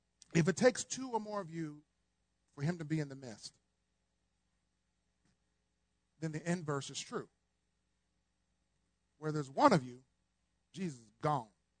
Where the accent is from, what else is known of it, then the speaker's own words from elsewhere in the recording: Ohio, United States; People in Kentucky, I'm from Ohio. Anybody from up north?